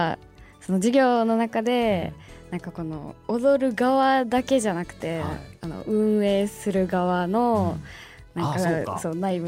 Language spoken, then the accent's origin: Japanese; Kochi, Japan; そうですね、高知出身です。